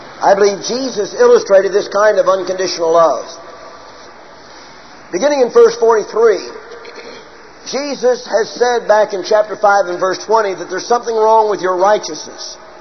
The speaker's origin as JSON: {"language": "English", "town": "St. Louis", "region": "Missouri", "country": "United States", "tie": "born or raised there", "said": "I grew up in St. Louis. We were taught from children, from birth, to love the Cardinals and hate the Cubs."}